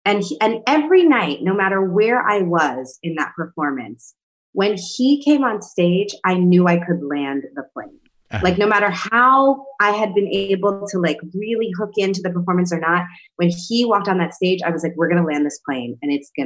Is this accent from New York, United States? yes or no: yes; Bronx, New York, United States; you know, I grew up in the Bronx. There's like a liquor store on every corner.